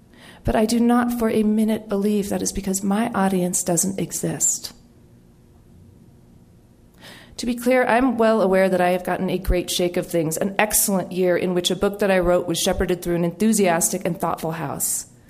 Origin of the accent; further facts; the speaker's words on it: New Mexico, United States; I was actually right here in New Mexico with my hometown crowd.